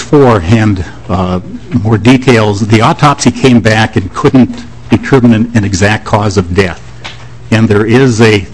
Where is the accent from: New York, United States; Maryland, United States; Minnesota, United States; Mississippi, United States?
Minnesota, United States; A young woman who was from my hometown, 18-year-old Laura Schwendeman, disappeared on the evening of October 14th, last seen on security camera footage at a gas station in Alexandria.